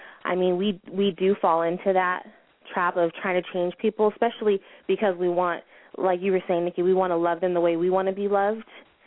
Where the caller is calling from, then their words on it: Victorville, California, United States; Hi, Hi, this is … I'm calling from Victorville.